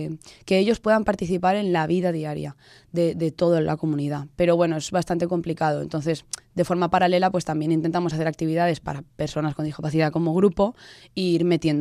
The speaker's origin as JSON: {"language": "Spanish", "region": "Valencian Community", "country": "Spain", "said": "somos cuatro personas las de la Junta Directiva, que somos de IBI, Castalla y Onil"}